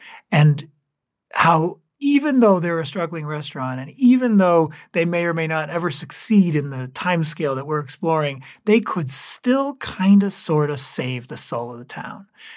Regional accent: New England, United States; I grew up in towns in New England that had little amusement parks.

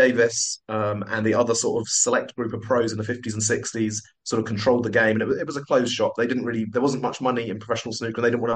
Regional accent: London, United Kingdom; I grew up in South London

